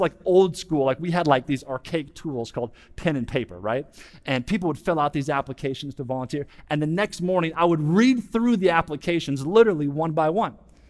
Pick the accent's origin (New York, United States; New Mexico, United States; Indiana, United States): Indiana, United States; My story is I grew up in Indiana, and I was surrounded by cornfields and basketball.